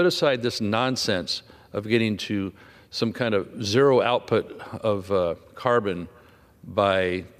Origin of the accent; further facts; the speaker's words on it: California, United States; like in my home state of California.